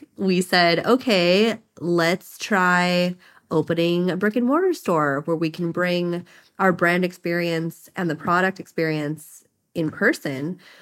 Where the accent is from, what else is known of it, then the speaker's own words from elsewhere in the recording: Hawaii, United States; We're two Native Hawaiian women. I grew up in Hawaii.